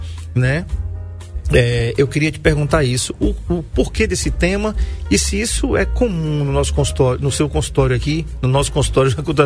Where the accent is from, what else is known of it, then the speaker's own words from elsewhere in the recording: Maceió, Alagoas, Brazil; Eu me lembro quando eu era criança em Maceió, eu via muito ali perto da Igreja do Livramento, ali em frente ao Bar do Chope.